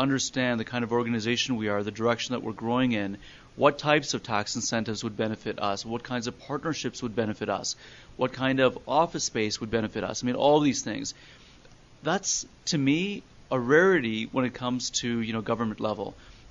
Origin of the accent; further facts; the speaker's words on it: Canada; You know, as a Canadian and as a Canadian company